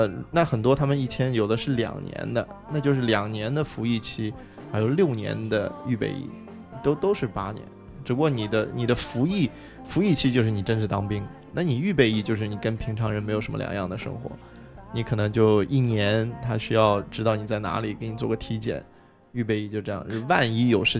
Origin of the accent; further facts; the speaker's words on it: China; now in United States; 那作为一个中国人，那个时候我又不是美国公民，我只是美国的绿卡而已